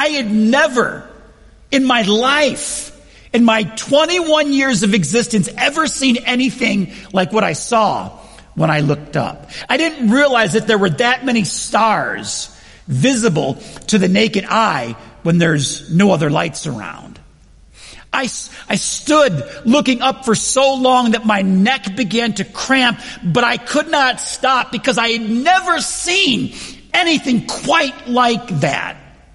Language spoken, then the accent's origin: English; New York, United States; Now, I grew up in Western New York. I grew up like in a place where there's a lot of people.